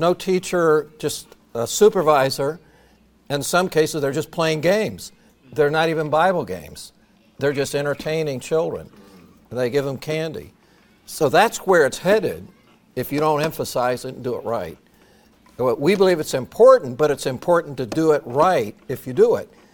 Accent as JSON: {"language": "English", "region": "Indiana", "country": "United States", "tie": "born or raised there", "said": "I grew up in Indiana, in a very rural area, and there was a town north of us, Brazil, Indiana, right off Highway 40"}